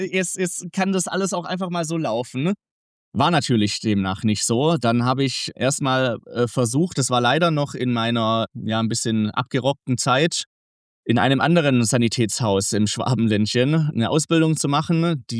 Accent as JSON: {"language": "German", "town": "Göppingen", "region": "Baden-Württemberg", "country": "Germany", "said": "Also ich komme aus Göppingen. Das ist so 20 Minuten entfernt von unserem schönen Stuttgart. Bin jetzt am 5. Mai 31 geworden. Und yes, bin hier im Schwabenland zu Hause."}